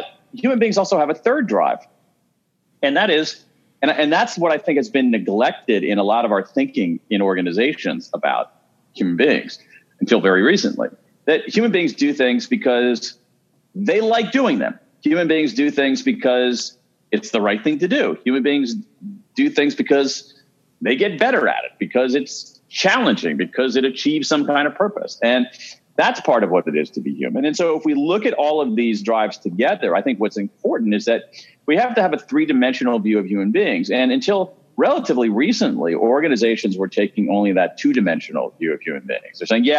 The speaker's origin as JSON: {"language": "English", "town": "Columbus", "region": "Ohio", "country": "United States", "tie": "born or raised there"}